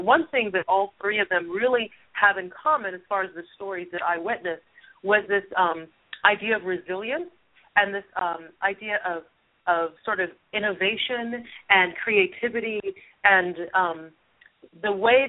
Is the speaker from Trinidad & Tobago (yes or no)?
yes; Trinidad & Tobago; So I'm actually originally from the Caribbean, from Trinidad, and we speak English in Trinidad